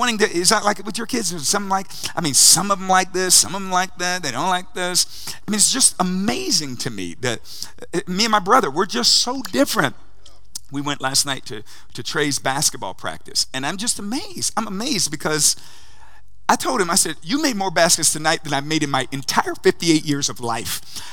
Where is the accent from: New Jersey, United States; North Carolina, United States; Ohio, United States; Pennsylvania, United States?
Ohio, United States; I grew up in Ohio, so in Ohio, Ohio State had to accept everybody that lived in Ohio.